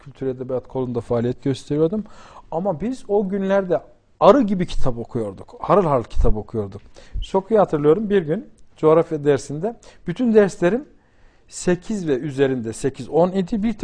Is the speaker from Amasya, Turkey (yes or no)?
yes; Amasya, Turkey; born there; Efendim ben Amasya doğumluyum. Biz köyde okuduk.